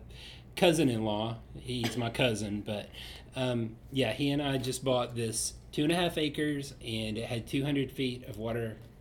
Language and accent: English; Tennessee, United States; because growing up on the Georgia border, you know, leaving UT and going south